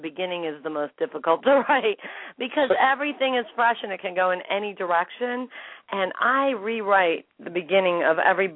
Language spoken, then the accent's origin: English; Buffalo, New York, United States; I'm signing in my hometown up there on Lake Erie. Trust me, I am used to snow. I grew up in the blizzard belt of Western New York near Buffalo.